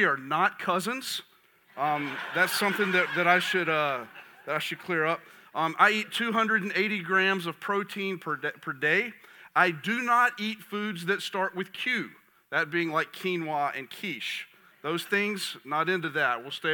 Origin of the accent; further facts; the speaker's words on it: Kings Mountain, North Carolina, United States; I grew up in Kings Mountain, North Carolina. I am 50 years old, and I have lived 48 of those 50 years here in North Carolina.